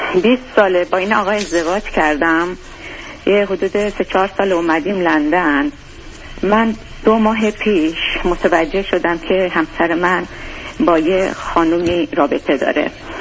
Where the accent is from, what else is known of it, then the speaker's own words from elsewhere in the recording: Iran; moved away as an adult; ما 5-6 سال در واقع از سال 88 دیگه از ایران اومدیم بیرون، یه مدت دبی بودیم، بعد دیگه اومدیم اینجا